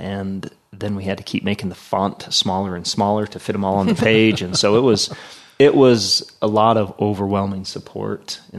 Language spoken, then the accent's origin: English; Worland, Wyoming, United States; My hometown in Warland, Wyoming had done a similar event